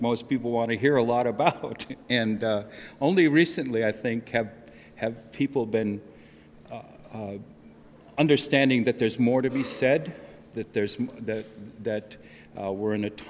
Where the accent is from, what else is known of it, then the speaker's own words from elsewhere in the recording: Minnesota, United States; We're both from Minnesota, and except he was a Republican.